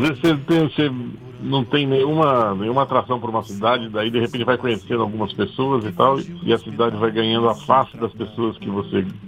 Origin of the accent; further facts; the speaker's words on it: São Paulo, Brazil; E aí eu, como paulista, fiz esse projeto.